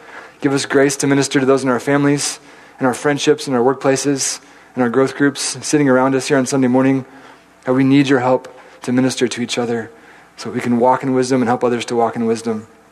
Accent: Chattanooga, Tennessee, United States; I grew up in Tennessee, in Chattanooga, Tennessee, and we were pretty close to the Appalachian Trail.

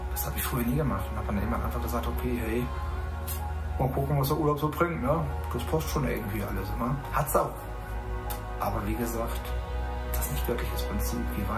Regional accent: Stade, Lower Saxony, Germany; ich komme aus Stade

